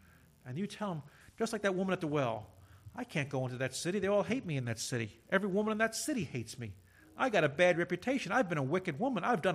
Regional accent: Kearney, United States; They say, where'd you grow up? In Kearney? You're pastoring? In your hometown? Yeah.

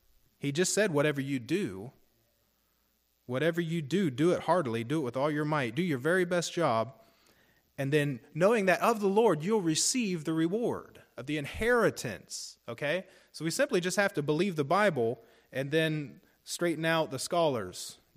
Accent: United States; born there; I was born in America, greatest country on earth.

